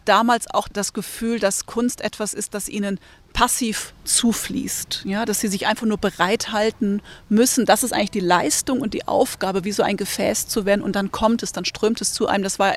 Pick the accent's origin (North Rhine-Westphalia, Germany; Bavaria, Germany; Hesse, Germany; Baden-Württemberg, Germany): North Rhine-Westphalia, Germany; Mönchengladbach; Ich komme aus Mönchengladbach, aus einem Vorort. Ich kam aus einer westdeutschen katholischen Normalität.